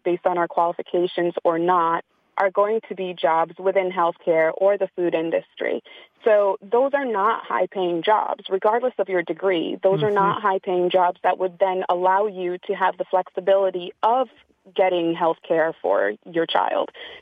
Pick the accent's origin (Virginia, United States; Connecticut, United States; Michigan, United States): Connecticut, United States; also born or lived in Jamaica; I'm a Black woman from Jamaica. I grew up in the United States. I went through the school system in Connecticut, went to college in Rhode Island at Rhode Island College for my degrees in psychology.